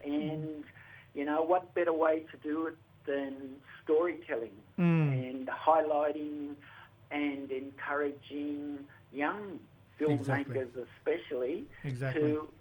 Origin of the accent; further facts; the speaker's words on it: New South Wales, Australia; I'm from the Yuin country down here on the south coast. And yes. My mob's Wadi Wadi in Jiringa and Wandi Wandandian.